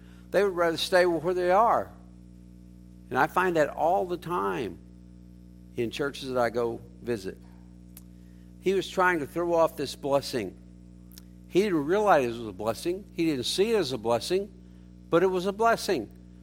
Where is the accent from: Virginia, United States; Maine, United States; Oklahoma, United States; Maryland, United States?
Oklahoma, United States; I'm from Oklahoma, so I can say this way.